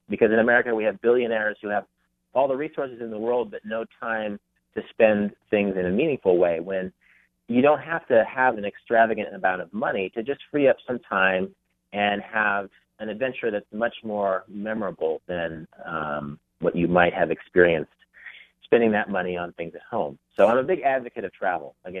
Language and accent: English; Kansas, United States; I grew up in Kansas, which is right in the middle of the country. Not necessarily everybody in Kansas has a passport.